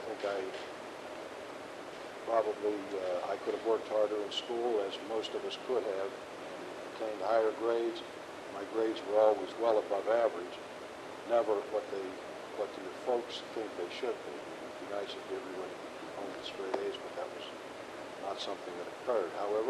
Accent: Pittsburgh, Pennsylvania, United States; I was born and raised in Squirrel Hill, originally on Beechwood Boulevard, then later on we moved to 1321 Malvern

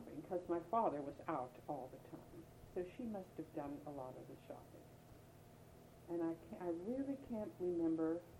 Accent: United States; born there; I'm not even sure I was born, because I was not born in Europe. I was born in the United States.

